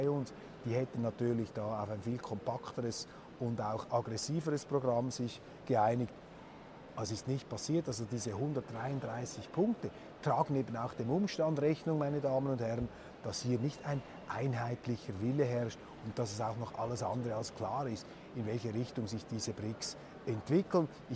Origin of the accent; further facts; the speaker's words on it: Switzerland; als Schweizer möchte ich vielleicht eher betonen, wie die dann herausfinden, weil wir Schweizer haben ja das Privileg, wir sind klein und neutral